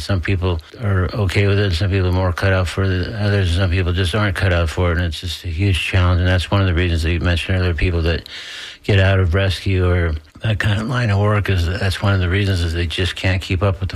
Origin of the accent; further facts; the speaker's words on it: Fort Myers, Florida, United States; I grew up in Fort Myers, and my dad brought us to the Arcadia Rodeo.